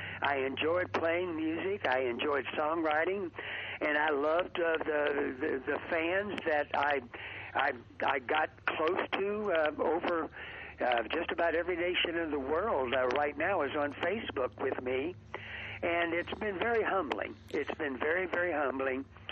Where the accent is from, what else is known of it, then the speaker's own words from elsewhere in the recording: Baton Rouge, Louisiana, United States; also born or lived in Cutoff; But I moved to Baton Rouge, and I was raised in Baton Rouge